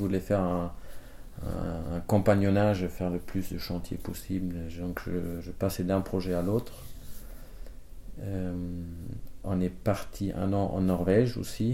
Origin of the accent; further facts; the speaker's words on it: Germany; J'ai d'abord cherché en Allemagne parce que je suis né en Allemagne, j'habitais en Allemagne.